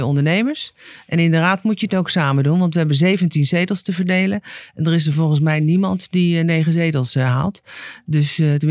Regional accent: Zandvoort, North Holland, Netherlands; Ik ben geboren en getogen in Zandvoort, in Oud-Noord. Mijn ouders gingen van school uit meteen aan het werk. Maar ik kreeg als eerste in de familie kans om te gaan studeren. Buiten Zandvoort, natuurlijk. Om daarna snel weer terug te keren en ik heb hier altijd gewoond.

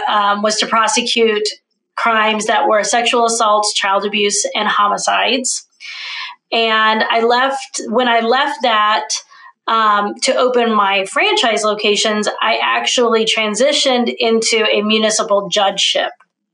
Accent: Kansas City, Missouri, United States; I had some friends who'd opened a kickboxing gym across the state where I grew up in Kansas City.

